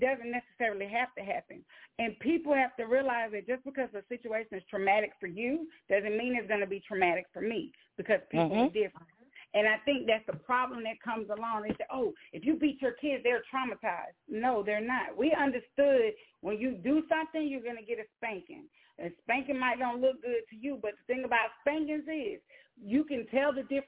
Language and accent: English; New York, United States; But I can remember, like, growing up in New York, like, my teachers used to call my dad